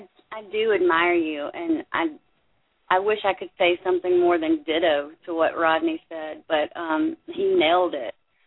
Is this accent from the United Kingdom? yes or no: no; United States; I see it as a responsibility as an American, even at 28 and barely making enough to buy groceries every week.